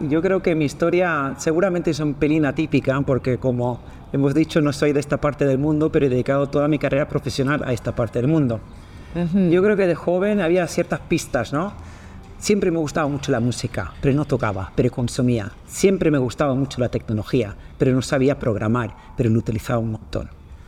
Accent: Sweden; Spanish is a second language; Sí, soy sueca, 100%, pero latina de corazón.

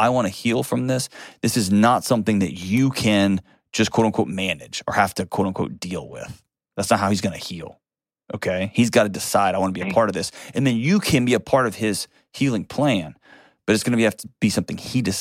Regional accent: Texas, United States; I'm all about ranches. I'm from Texas. I love me a good ranch.

